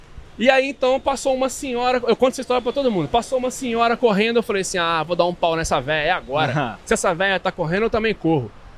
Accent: Cataguases, Minas Gerais, Brazil; moved away as an adult; also born or lived in Juiz de Fora; Eu sou mineiro de Cataguases. Mas eu morei muito tempo em Juiz de Fora.

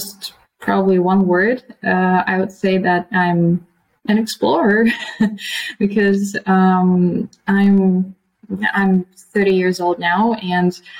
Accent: Ukraine; moved away as an adult; also born or lived in China; now in Poland; I spent 3 years in China and now in Poland. And actually, originally, I come from Ukraine

